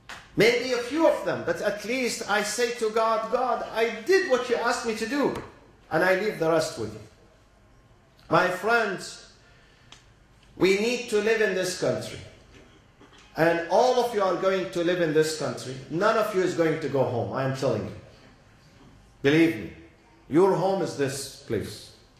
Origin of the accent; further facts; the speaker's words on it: Iraq; now in United States; One of them is to go to my neighbors and tell them I'm here, next door. … I'm from Iraq. Yes, I'm not white, I wear a turban, but I'm an American citizen.